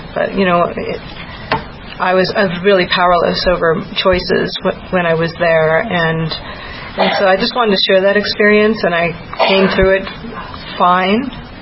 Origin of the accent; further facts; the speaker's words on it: Longmont, Colorado, United States; I'm from Longmont